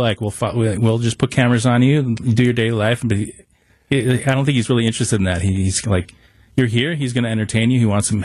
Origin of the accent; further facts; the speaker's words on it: Milwaukee, Wisconsin, United States; I think as people from, like, I'm from Milwaukee